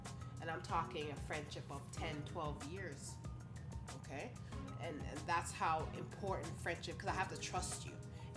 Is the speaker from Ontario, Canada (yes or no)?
yes; Toronto, Ontario, Canada; I grew up in Rexdale, and to me, that's where I formed all my genuine friendships.